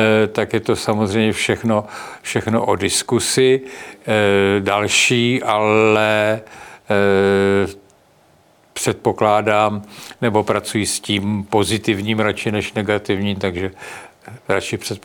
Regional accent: Prague, Czechia; Navíc jsem rodilý Pražan a žiju tu už nějaký pátek

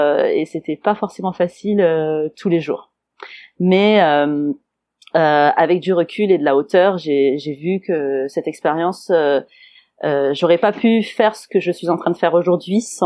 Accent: Marseille, Provence-Alpes-Côte d'Azur, France; Je viens du sud-est de la France. Je suis née à Marseille, même si ça s'entend pas beaucoup.

